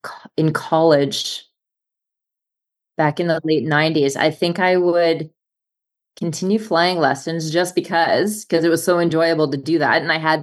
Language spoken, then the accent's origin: English; Winnipeg, Manitoba, Canada; when I was a teenager and I grew up in Winnipeg